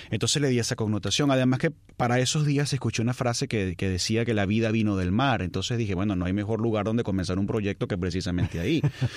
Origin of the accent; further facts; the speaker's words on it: Valencia, Carabobo, Venezuela; aun cuando yo crecí en Valencia, y es mi ciudad, realmente, y es una cosa muy extraña, yo pertenezco a la cuadra donde yo viví. Yo soy de, sucede que ese sitio está en Valencia, pero ser valenciano tiene otro montón de connotaciones